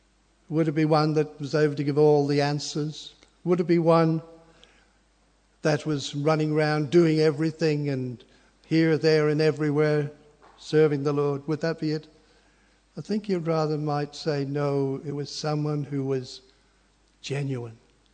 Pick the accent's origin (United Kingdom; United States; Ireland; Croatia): Ireland; I was brought up in Ireland.